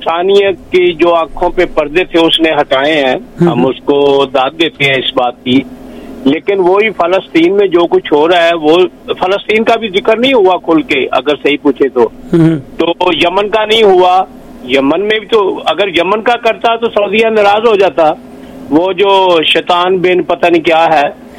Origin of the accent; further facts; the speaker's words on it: Pakistan; ہم پاکستانی ہیں بلکہ انسان ہیں ہم